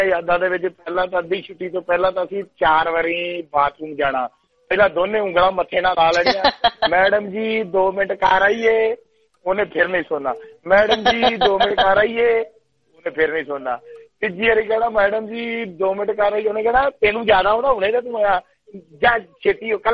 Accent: Amritsar, Punjab, India; accent: Theth Punjabi; ਮੈਂ ਆ ਅੰਮ੍ਰਿਤਸਰ ਲਾ ਕੇ ਨਾ, ਮੇਰੀ ਬੋਲੀ ਜਿਹੜੀ ਹੈ ਨਾ ਠੇਠ, ਜਿਹਨੂੰ ਕਹਿ ਲਓ ਨਾ ਠੇਠ ਪੰਜਾਬੀ, ਪਾਕਿਸਤਾਨ ਦੀ ਬੋਲੀ ਤੇ ਓਹਦੇ ਨਾਲ ਥੋੜੀ ਜੀ ਮੈਚ ਕਰਦੀ ਆ

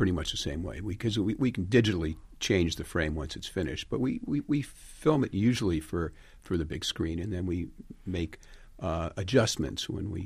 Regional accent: Detroit, Michigan, United States; because I was a kid from Detroit, not from Hollywood or New York

